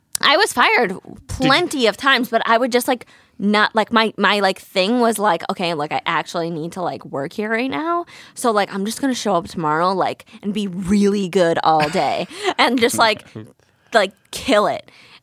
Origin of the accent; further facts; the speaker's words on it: New Jersey, United States; Can you tell that I'm from Jersey?